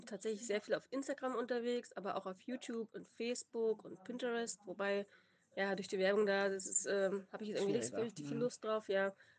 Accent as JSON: {"language": "German", "town": "Aschaffenburg", "region": "Bavaria", "country": "Germany", "said": "weil ich gebe ja auch bei uns in Aschaffenburg, da komme ich her, gebe ich auch Workshops."}